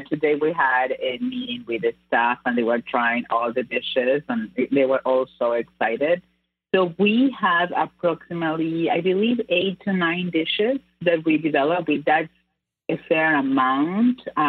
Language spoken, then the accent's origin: English; Northwest Argentina, Argentina; I'm born and raised in Northwest Argentina. I grew up around food. I grew up cooking with my family.